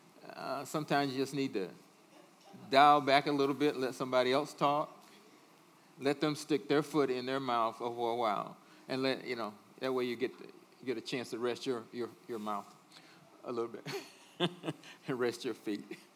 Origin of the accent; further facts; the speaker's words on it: Midwest, United States; I'm a Midwesterner. I've been here 23 years.